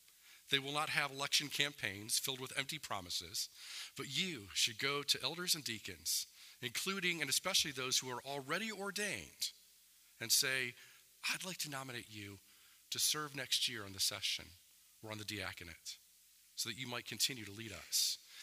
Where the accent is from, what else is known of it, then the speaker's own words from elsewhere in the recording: Detroit, Michigan, United States; Now, I grew up in Detroit, and so I love Detroit sports teams.